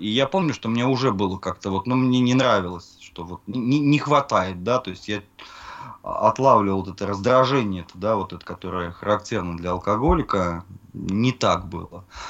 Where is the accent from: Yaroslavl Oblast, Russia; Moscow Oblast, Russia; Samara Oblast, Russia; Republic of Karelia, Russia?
Samara Oblast, Russia; Samara; born there; Я родился в Советском Союзе, в городе Куйбышев. Мне на сегодняшний день 39 полных лет.